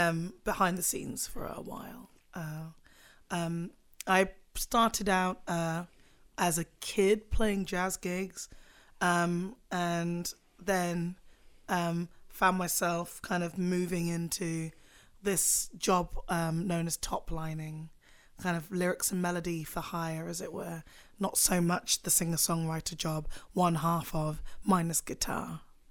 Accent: England, United Kingdom; Like growing up in England, like we're an even smaller minority than being a regular minority here.

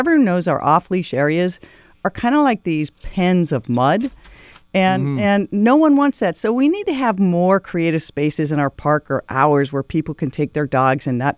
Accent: Issaquah, Washington, United States; And I grew up in Issaquah where there are lots of chickens and roosters.

